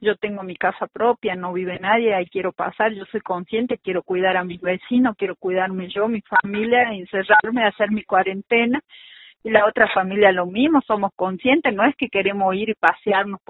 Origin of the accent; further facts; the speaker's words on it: Salta, Argentina; en nuestra propia provincia somos salteños, ¿entiendes? No somos de otro lado, somos salteños